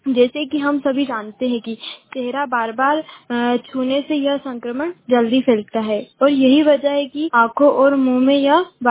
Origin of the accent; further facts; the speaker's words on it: Jirapur, Madhya Pradesh, India; मैं ब्लॉक जिरापुर से हूँ, राजगढ़ डिस्ट्रिक्ट में है।